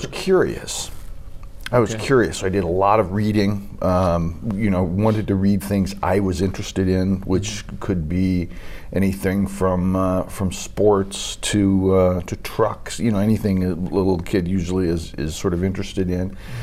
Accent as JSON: {"language": "English", "town": "Lincoln", "region": "Nebraska", "country": "United States", "tie": "born or raised there", "said": "So Lincoln, Nebraska is a city. So it was not a rural area. We were on the outskirts of the city."}